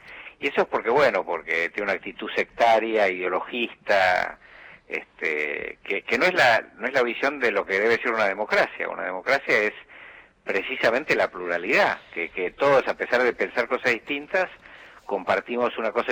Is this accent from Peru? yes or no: no; Argentina; tengo que mostrar el disgusto como argentino